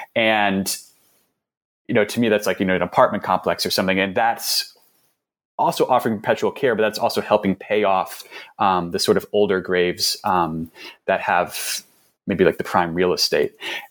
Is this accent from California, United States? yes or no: no; New York City, New York, United States; So I'm from New York City, and this is always sort of the turnover of businesses in New York City was always something I kind of like grumbled about when I was younger